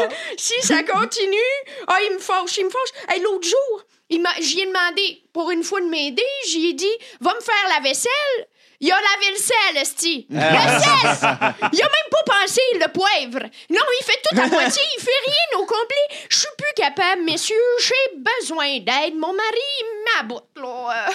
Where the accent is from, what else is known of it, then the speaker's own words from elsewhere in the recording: Matane, Quebec, Canada; Ouais, moi, je viens de Matane.